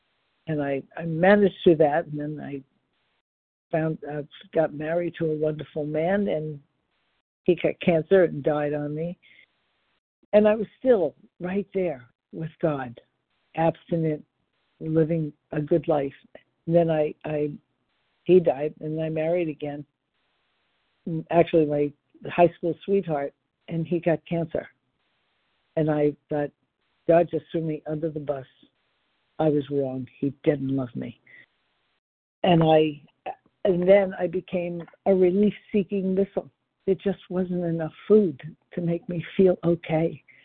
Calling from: Florida, United States; I am calling from Florida.

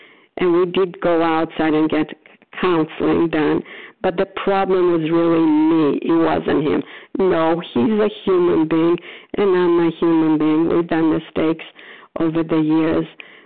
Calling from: Port Charlotte, Florida, United States; No, I'm calling from Florida, Port Charlotte, Florida.

